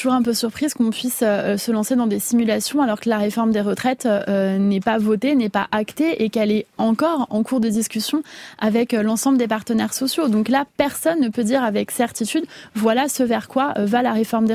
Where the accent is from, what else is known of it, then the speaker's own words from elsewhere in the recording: Paris, Île-de-France, France; born there; je suis originaire de Corse, je suis attachée au destin de Lille, qui est mon île familiale. Je suis aussi très attachée à Paris, où je suis née, où je vis.